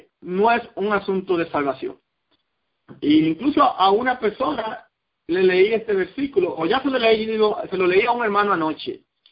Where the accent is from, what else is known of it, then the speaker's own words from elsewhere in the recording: Dominican Republic; En mi país diría nos agarró la noche, en República Dominicana.